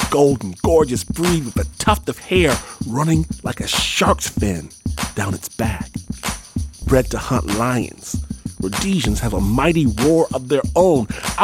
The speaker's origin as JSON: {"language": "English", "town": "Detroit", "region": "Michigan", "country": "United States", "tie": "born or raised there", "said": "we sent our beatmaster, Pat Mesiti Miller, to my hometown, Detroit, Michigan"}